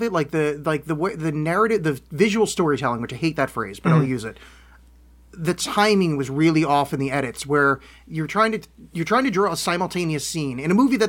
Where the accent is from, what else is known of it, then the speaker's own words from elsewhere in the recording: Massachusetts, United States; Because I grew up near Massachusetts